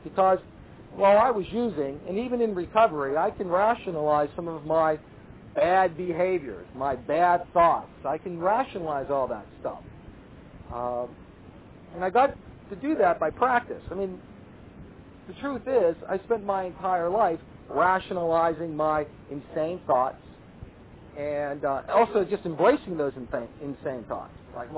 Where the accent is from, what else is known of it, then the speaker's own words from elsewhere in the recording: Pittsburgh, Pennsylvania, United States; Sometimes when I say higher power, I think I can't help but think I'm from Pittsburgh.